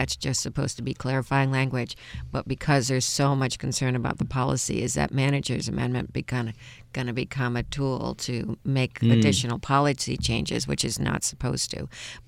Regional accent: Cohoes, New York, United States; I'm from Cohoes. That's a city.

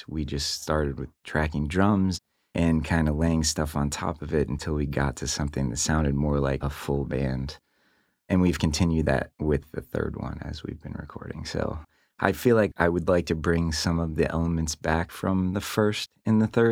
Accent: Felicity, Ohio, United States; I grew up in Felicity, Ohio, which is a small farm town out east.

